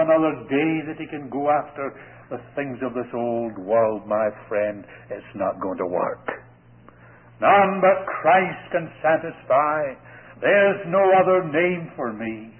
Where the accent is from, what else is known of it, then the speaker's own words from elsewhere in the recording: Scotland, United Kingdom; now in Canada; I'm a Canadian from Scotland